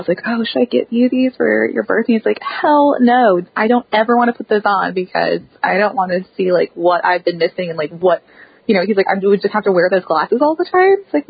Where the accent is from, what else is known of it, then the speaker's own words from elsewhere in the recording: Pennsylvania, United States; I grew up outside of Philadelphia.